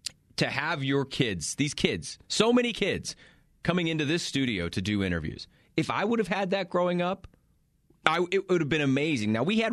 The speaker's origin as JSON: {"language": "English", "region": "Colorado", "country": "United States", "tie": "born or raised there", "said": "Dude, I would have been nuts if we had something like that where I grew up in Eastern Colorado."}